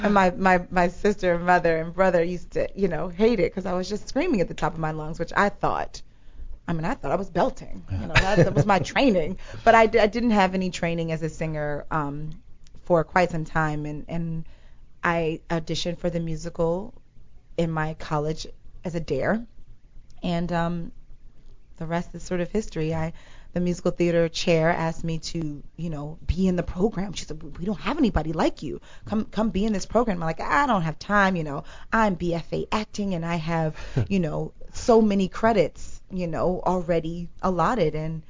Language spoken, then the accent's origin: English; Philadelphia, Pennsylvania, United States; I started in this business in my hometown of Philadelphia.